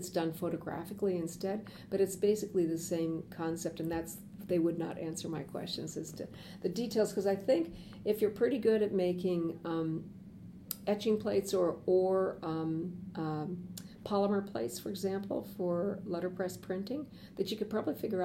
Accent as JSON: {"language": "English", "town": "Neenah", "region": "Wisconsin", "country": "United States", "said": "Ironically, I come from Nina, Wisconsin, but anyway."}